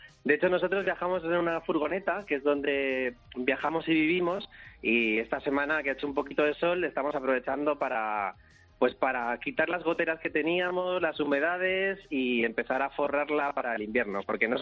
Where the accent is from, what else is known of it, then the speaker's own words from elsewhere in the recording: Cantabria, Spain; Y yo cántabro.